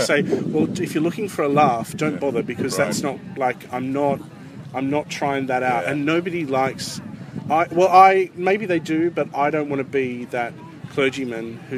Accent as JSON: {"language": "English", "town": "Sydney", "region": "New South Wales", "country": "Australia", "tie": "born or raised there", "lives_now": "Perth, Australia", "said": "No, I'm an Australian. I live in Perth, right. Western Australia, but I was raised in Sydney, okay. Which is on the East Coast. I've lived in Perth for 7 years"}